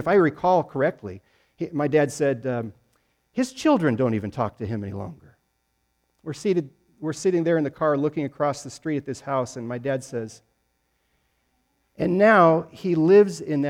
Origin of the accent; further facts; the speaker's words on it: Casper, Wyoming, United States; the town that I grew up in Casper, Wyoming.